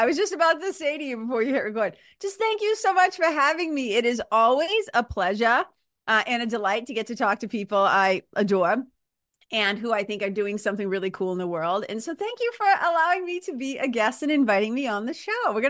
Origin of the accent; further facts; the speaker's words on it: Lawrence, Massachusetts, United States; also born or lived in Boston; Like, I'm a kid from Massachusetts, from like Lawrence, Mass, and Boston, Mass.